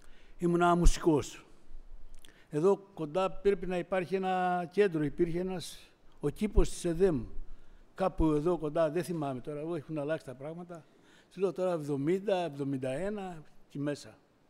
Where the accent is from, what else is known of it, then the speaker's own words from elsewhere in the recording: Pyrgos, Western Greece, Greece; Είμαι Τσιγκάνος, είμαι Ρωμά, από τον Πύργο. Έχω μια οικογένεια που είναι, είμαστε όλοι στον Κύριο.